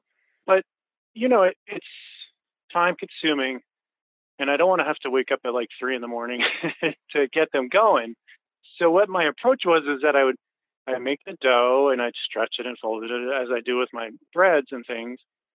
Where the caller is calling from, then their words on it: Highland, New York, United States; I'm calling from Highland, New York.